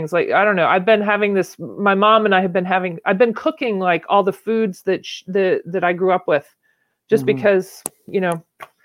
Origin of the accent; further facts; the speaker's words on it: Louisiana, United States; But I grew up in Louisiana.